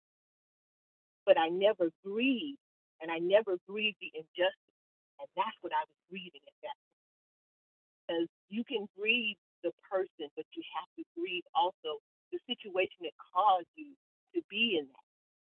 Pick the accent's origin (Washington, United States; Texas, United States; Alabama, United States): Washington, United States; Seattle; now in Norfolk, United States; I live in Norfolk, but I am originally from Seattle.